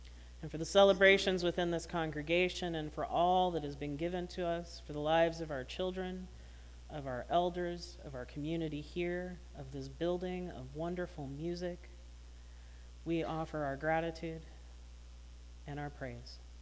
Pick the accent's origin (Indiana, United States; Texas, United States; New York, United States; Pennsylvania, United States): Indiana, United States; that means someone from Indiana. I never thought I'd see the day when gay marriage was legal in my home state.